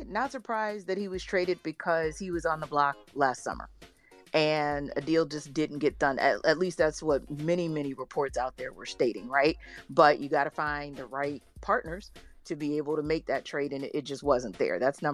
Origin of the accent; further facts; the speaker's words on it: Louisiana, United States; even though I'm from the South, right, from Louisiana.